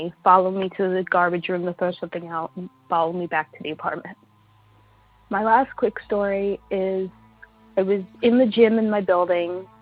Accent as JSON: {"language": "English", "region": "New York", "country": "United States", "said": "I'm from New York."}